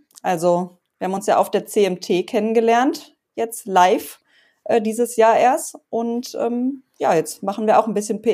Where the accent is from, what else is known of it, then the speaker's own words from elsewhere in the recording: North Rhine-Westphalia, Germany; Ich komme aus dem Ruhrgebiet, wo es die beste Currywurst gibt.